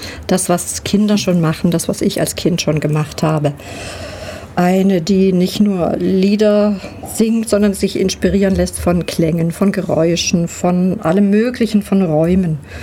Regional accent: Freiburg, Baden-Württemberg, Germany; now in Ulm, Germany; Ortmäßig komme ich aus Freiburg, habe da lange gelebt und lebe aber jetzt auch schon seit 12 Jahren hier in Ulm mit meinen beiden Söhnen.

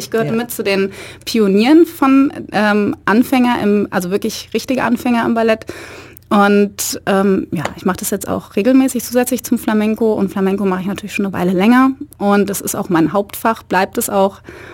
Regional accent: Düsseldorf, North Rhine-Westphalia, Germany; now in Ulm, Germany; Ich bin nicht in Ulm geboren, ich komme aus Düsseldorf und bin dann nach meiner Ausbildung nach Ulm gekommen

